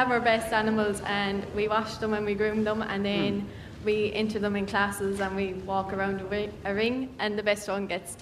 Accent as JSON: {"language": "English", "region": "Connacht", "country": "Ireland", "tie": "born or raised there", "said": "Yes, so I grew up in East Galway, and we're Suckler Farm."}